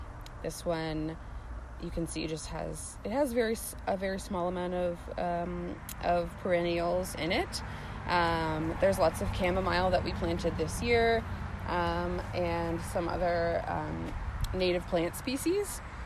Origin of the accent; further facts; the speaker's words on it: Manitoba, Canada; also born or lived in Ontario; I'm a person of mixed ancestry. So I'm Irish, Ukrainian, and Métis, originally from Treaty One territory, which is what is now known as Manitoba. But I've spent most of my life here in southern Ontario on the Haldimand Tract and Dish With One Spoon territory